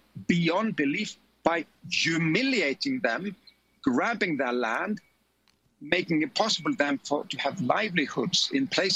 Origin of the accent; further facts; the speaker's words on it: Oslo, Norway; is two-thirds of the municipality of my hometown of Oslo in Norway.